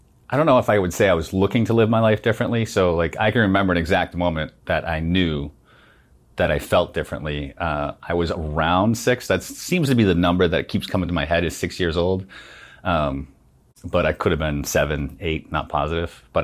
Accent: Saugus, Massachusetts, United States; Boston, Massachusetts. Well, Saugus, Massachusetts.

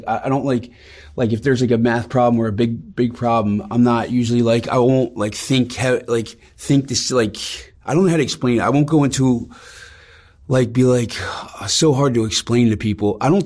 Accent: New Jersey, United States; From New Jersey. New Jersey, born and raised, South Jersey. Grew up, I was adopted at an early age.

